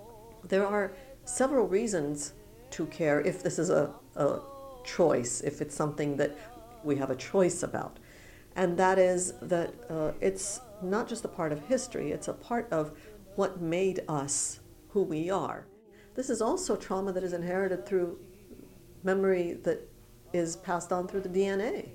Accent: United States; I am an American. I am a mother.

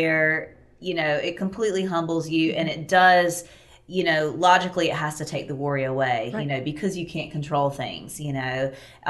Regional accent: Chester, South Carolina, United States; my grandmother had a farm, and I grew up in Chester, South Carolina, so we had a lot of land as well.

